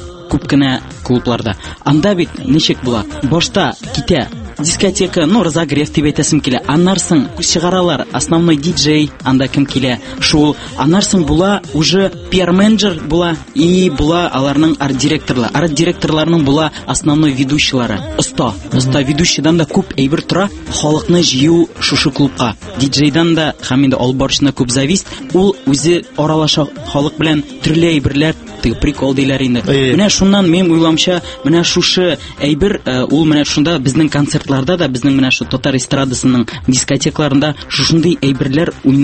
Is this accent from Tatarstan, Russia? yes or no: yes; Bikän, Tatarstan, Russia; Мин үзем Шаулы ягыннан, Тукай районы Бикән авылында минем балачагым шунда үсте.